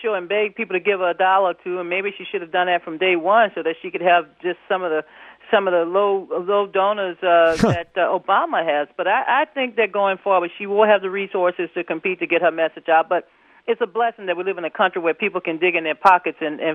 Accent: Gulf Coast, United States; After that hurricane tore apart my hometown, tore apart their Gulf Coast.

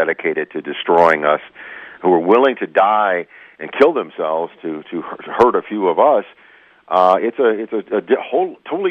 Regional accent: East St. Louis, Illinois, United States; I'm a local boy. I was born and raised in East St. Louis.

